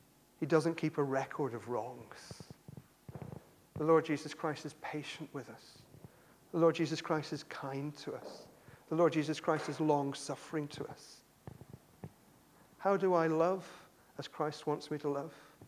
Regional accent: United Kingdom; We would today shake hands because we're British and we do that kind of thing.

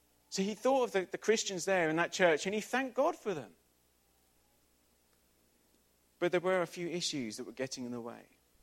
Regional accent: London, United Kingdom; I come from London. I don't get to see stars

